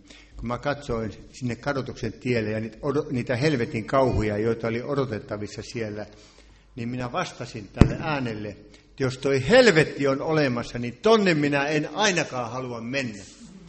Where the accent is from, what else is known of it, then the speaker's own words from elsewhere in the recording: Ostrobothnia, Finland; Ja minä pohjalaisena en minä ollut tottunut polvistelemaan.